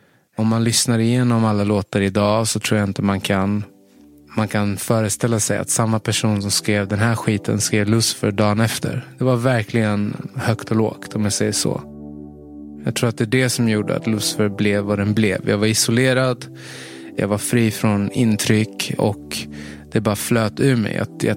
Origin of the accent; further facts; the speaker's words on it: Tensta, Stockholm County, Sweden; Metaforen kommer från att jag är uppvuxen i Tensta och hade en tonårstid som var dominerad av ganska mycket våld.